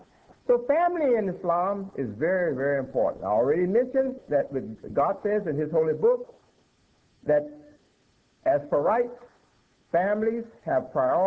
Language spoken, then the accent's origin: English; United States; I find myself speaking as an American and as an imam and not even knowing the difference.